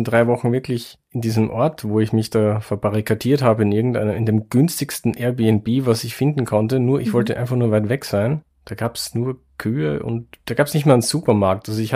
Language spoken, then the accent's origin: German; Wiener Neustadt, Lower Austria, Austria; Also ich komme aus Wiener Neustadt in Niederösterreich und bin damals noch von Wiener Neustadt nach Wien gependelt. Fährt man eine halbe Stunde mit Zug, ging also. Und ich habe auch noch in Wiener Neustadt gewohnt